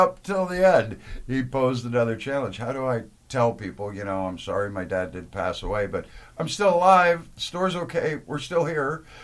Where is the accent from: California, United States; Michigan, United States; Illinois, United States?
Illinois, United States; I'm actually from Illinois, fished a lot of the creeks and stuff and catching frogs and minnows and stuff as a little kid, and then going up into the farm country of Wisconsin